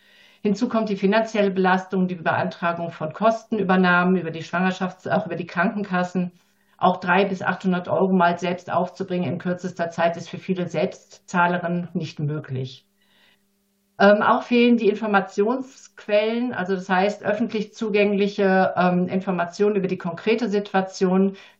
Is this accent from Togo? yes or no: no; Southern Germany, Germany; in einigen Regionen in Deutschland, gerade im Süden, wo ich herkomme